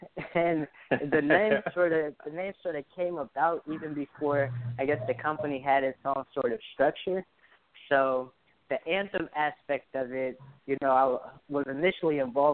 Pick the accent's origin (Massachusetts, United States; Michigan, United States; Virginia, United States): Michigan, United States; Southfield; And I don't know if you know, but I'm originally from Detroit, right outside the city. I'm from Southfield, Lathrop Village area. So shout out to Detroit.